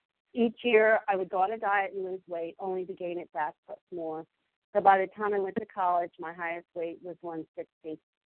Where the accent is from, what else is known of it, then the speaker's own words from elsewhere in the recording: Fairfax, Virginia, United States; I was born on July 27th, 1960. I am the fourth of four girls. We live in Fairfax, Virginia, which is about 30 minutes outside of Washington, D.C.